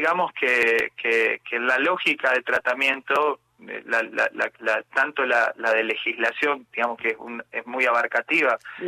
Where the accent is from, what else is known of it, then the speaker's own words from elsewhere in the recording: Corrientes, Argentina; Soy un correntino más y trato de buscarles las soluciones